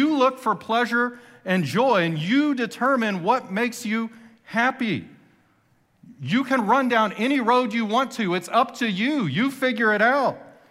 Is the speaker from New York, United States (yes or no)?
no; Texas, United States; And I know some of y'all know I'm from Texas.